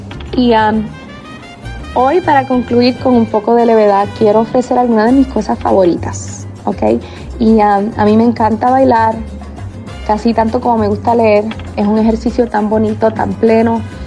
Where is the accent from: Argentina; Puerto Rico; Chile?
Puerto Rico; now in Chicago, United States; Yo soy puertorriqueña y tuve la oportunidad de viajar a los Estados Unidos para una vida mejor, como muchos de nosotros anhelamos.